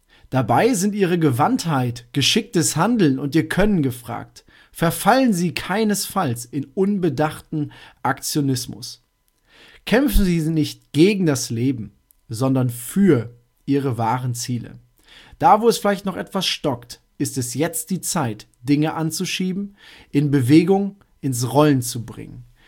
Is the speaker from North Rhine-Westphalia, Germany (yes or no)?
yes; North Rhine-Westphalia, Germany; Ich komme aus Münsterland